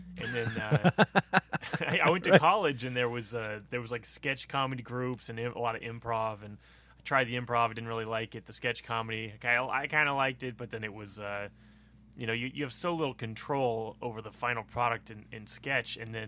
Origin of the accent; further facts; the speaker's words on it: Hoquiam, Washington, United States; now in Seattle, United States; No, I actually grew up, I went to high school on the peninsula at a town called Hoquiam, Washington, which is right, Aberdeen, Hoquiam.